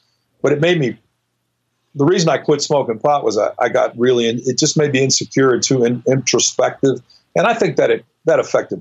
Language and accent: English; Hawaii, United States; It's the downside of growing up musically in Hawaii and also the upside.